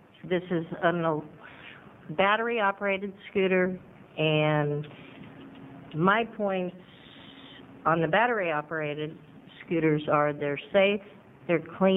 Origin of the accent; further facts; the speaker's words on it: North Bend, Oregon, United States; I'm from North Bend, Oregon.